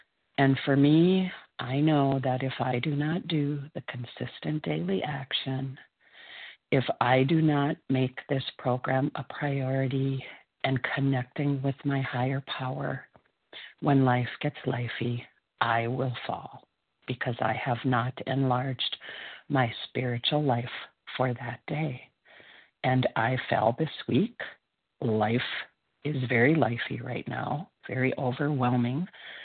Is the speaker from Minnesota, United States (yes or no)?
yes; Minnesota, United States; I am from Minnesota, currently blessed to be spending the winter in southern Texas.